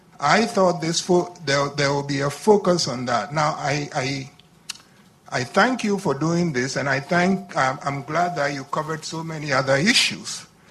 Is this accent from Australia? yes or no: no; Ghana; now in United States; I am an immigrant from Ghana.